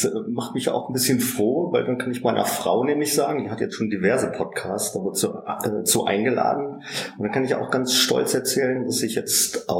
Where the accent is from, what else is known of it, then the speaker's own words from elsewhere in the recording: Holzminden, Lower Saxony, Germany; born there; Ich bin 1969 geboren in Holzminden. Das ist in der Nähe von Hannover, also tiefstes, mittendrin Niedersachsen. Viele sagen dann, wo kommst du denn eigentlich her? Du sprichst ja irgendwie Hochdeutsch.